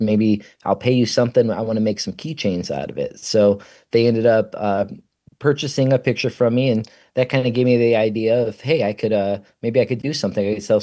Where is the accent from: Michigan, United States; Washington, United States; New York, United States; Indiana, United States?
Indiana, United States; Hammond; So I'm a lifelong region resident. I grew up in Hammond. I'm a graduate from Gavitt High School, which is now closed in Hammond, but I'm a graduate from class of 1999.